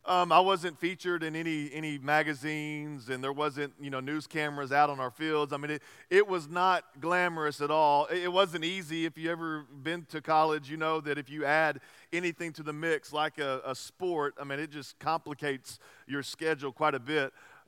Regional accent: Texas, United States; I grew up in East Texas, and I had the opportunity to go play college football.

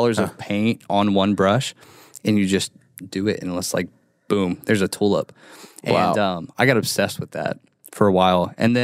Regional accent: Kenton, Kentucky, United States; born there; And so I was born on Turkey Foot Road in Kenton, Kentucky, which sounds like the most hick thing possible.

